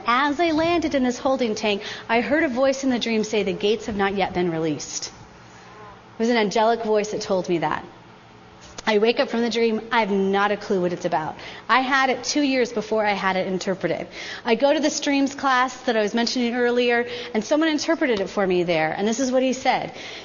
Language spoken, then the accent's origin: English; Colorado, United States; I'm from Colorado. I grew up in Colorado. I love Denver.